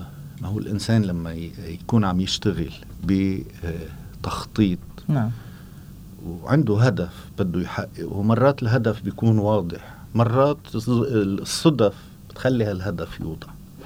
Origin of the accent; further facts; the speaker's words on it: Lebanon; ورح أعطيكي مثل على ضيعتي طبعا من ضمن الضياع ضيعتي من الضياع الحلوة بلبنان